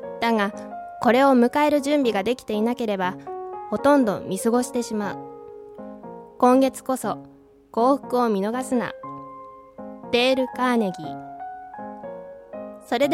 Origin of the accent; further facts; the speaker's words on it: Nagasaki, Japan; accent: Nagasaki; なんだかこう普段の会話の方がたまに長崎弁が出たりとかして、はい、長崎弁面白かですぜひ皆さん見に来てください。